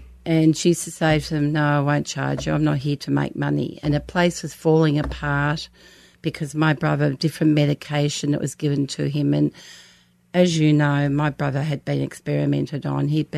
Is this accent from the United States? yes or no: no; St Kilda, Victoria, Australia; she went and got the St. Kilda Town Hall, because we're all from St. Kilda